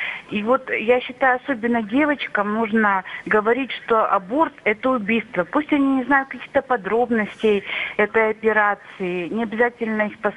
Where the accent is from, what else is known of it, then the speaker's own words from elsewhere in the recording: Sverdlovsk Oblast, Russia; Я из Свердловской области, из города Ряды.